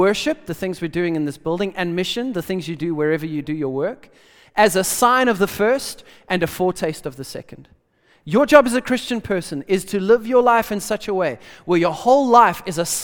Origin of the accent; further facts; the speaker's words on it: South Africa; Brother, I come from South Africa.